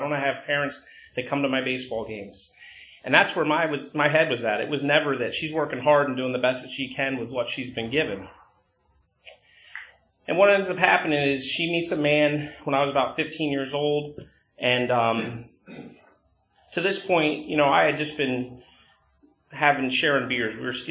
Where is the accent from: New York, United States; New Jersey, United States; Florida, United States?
New Jersey, United States; Edison; I grew up in central New Jersey. I grew up in Edison, New Jersey.